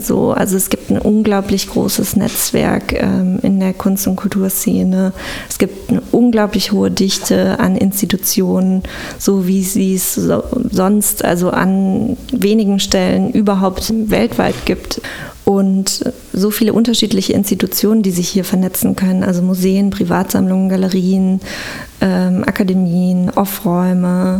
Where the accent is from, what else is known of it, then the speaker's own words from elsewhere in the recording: Düsseldorf, North Rhine-Westphalia, Germany; also born or lived in Duisburg; ich bin in Duisburg geboren, aber nur durch Zufall. Ich bin in Düsseldorf aufgewachsen. Meine Eltern wollten nur in dieses Krankenhaus fahren in Duisburg. Also ich bin eigentlich schon, man könnte auch sagen, ich wäre in Düsseldorf geboren.